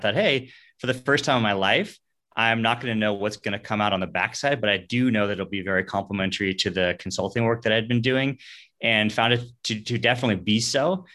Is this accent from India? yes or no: no; California, United States; So I grew up in Northern California.